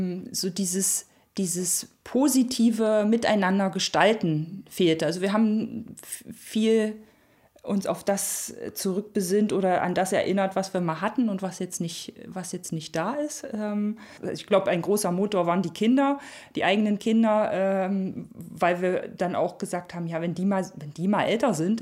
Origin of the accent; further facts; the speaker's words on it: Ballenstedt, Saxony-Anhalt, Germany; war eigentlich irgendwie jedes Wochenende dann halt zu Hause. Also nicht zu Hause bei den Eltern, sondern halt hier in Ballenstedt